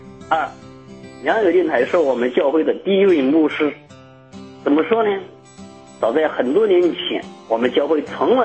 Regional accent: Anhui, China; 我是来自安徽的师弟兄

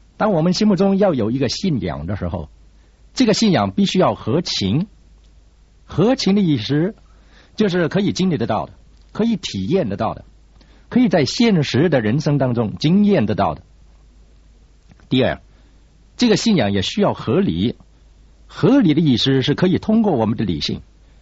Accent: China; 我自小便在中国大陆长大

